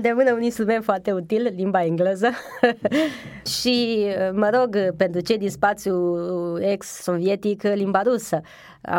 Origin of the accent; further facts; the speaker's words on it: Romania; pe noi, cei care venim din România, ne pune oarecum într-o situație puțin bizară